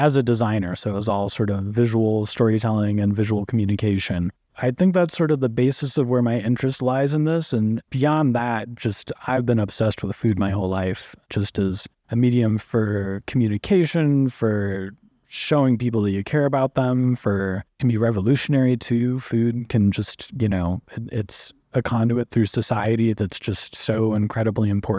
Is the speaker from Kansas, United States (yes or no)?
no; St. Louis, Missouri, United States; Well, growing up in St. Louis, my parents actually became vegetarians when I was about 9 years old.